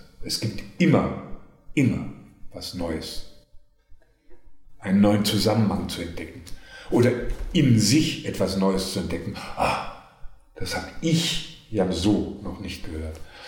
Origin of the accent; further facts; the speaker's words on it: North Rhine-Westphalia, Germany; waren in Deutschland zumindest oder da, wo ich aufgewachsen bin, am Niederrhein